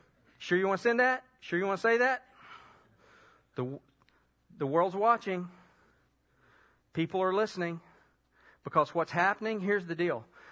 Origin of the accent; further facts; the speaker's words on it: Keller, Texas, United States; You know, I'm from Keller.